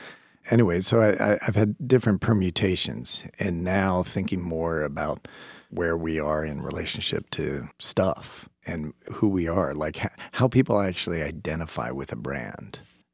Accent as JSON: {"language": "English", "town": "Atlanta", "region": "Georgia", "country": "United States", "tie": "born or raised there", "said": "which reminded me of growing up in Atlanta and this aspirational view of what Buckhead was"}